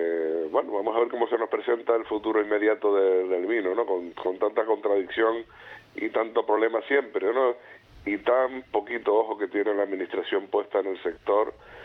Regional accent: Canary Islands, Spain; nosotros como canarios

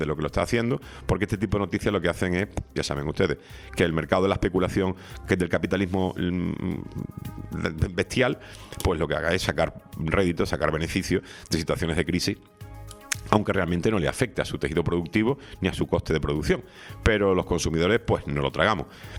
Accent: Spain; Eso que ya somos los españoles de a pie, que somos virólogos profesionales

